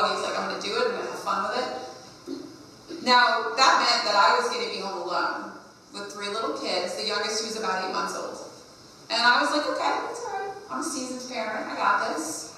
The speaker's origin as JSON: {"language": "English", "town": "Meriden", "region": "Connecticut", "country": "United States", "tie": "born or raised there", "said": "and to the church community where I was raised in Meriden that taught me about compassion and service to others."}